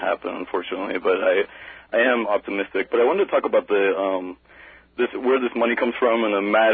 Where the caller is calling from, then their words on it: Columbus, Ohio, United States; Columbus, Ohio.